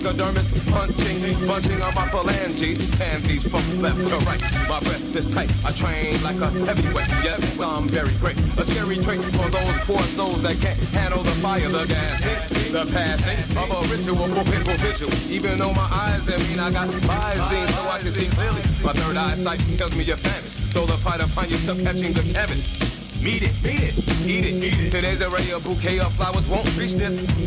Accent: Oakland, California, United States; I could have said mad or crazy, but I'm from Oakland.

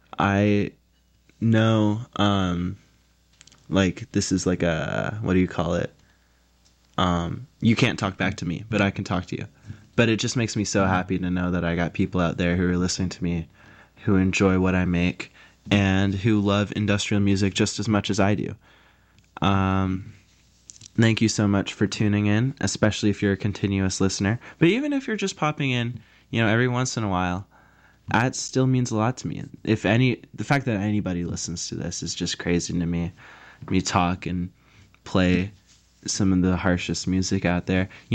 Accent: Seattle, Washington, United States; I'm from Seattle. I have to like grunge.

